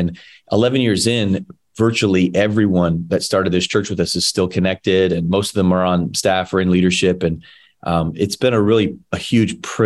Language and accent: English; New England, United States; I mean, I grew up in New England, and I was part of a traveling music group and have a production background